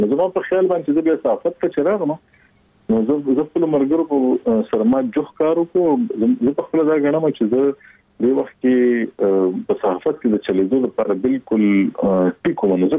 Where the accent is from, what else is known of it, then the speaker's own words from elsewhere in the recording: Peshawar, Khyber Pakhtunkhwa, Pakistan; زه خو د پیښور خار اوسېدونکی یم کنه.